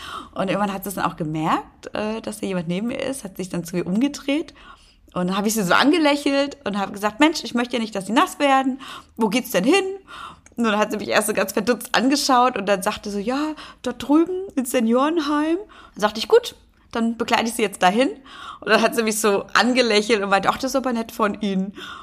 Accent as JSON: {"language": "German", "region": "Hesse", "country": "Germany", "lives_now": "Berlin, Germany", "said": "da komme ich doch auch her, aus der Frankfurter Ecke"}